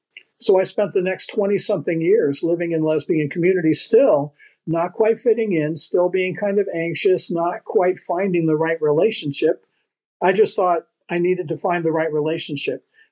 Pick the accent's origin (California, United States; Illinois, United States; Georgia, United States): California, United States; San Francisco; Well, I was born in 1955. I grew up in San Francisco also.